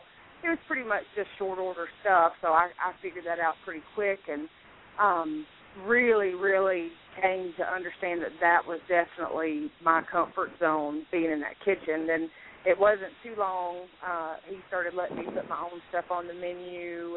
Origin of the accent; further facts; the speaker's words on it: South Carolina, United States; I got the Southern thing going on because I'm from South Carolina and I've always lived here.